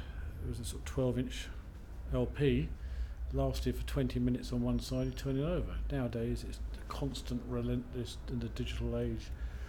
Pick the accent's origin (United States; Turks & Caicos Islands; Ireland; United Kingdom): United Kingdom; London; now in Pangbourne, United Kingdom; I grew up in London up until when the 1950s and 60s, and then moved to Reading in 1973. So I've been there for, you have to do the maths for me, 37 years.